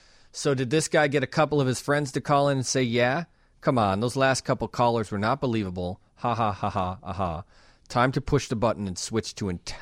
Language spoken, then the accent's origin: English; Chicago, Illinois, United States